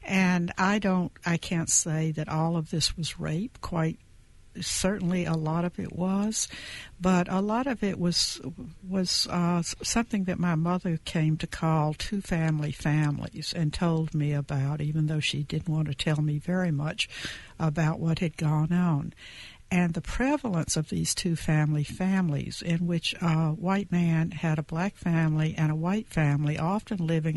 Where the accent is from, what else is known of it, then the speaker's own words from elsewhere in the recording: Georgia, United States; also born or lived in Minneapolis, Minnesota; the Jim Crow South, where I grew up in Georgia, were still with me and were still affecting my life.